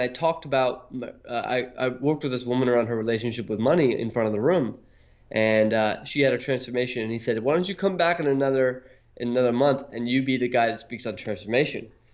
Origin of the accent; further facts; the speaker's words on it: Honolulu, Hawaii, United States; my background is I grew up in Honolulu, Hawaii, and my father was an entrepreneur